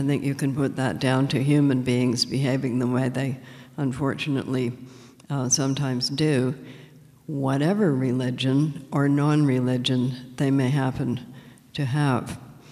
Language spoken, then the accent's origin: English; Canada; Well, I'm Canadian, and one of the things about Canada was that we didn't separate church and state the way Americans did.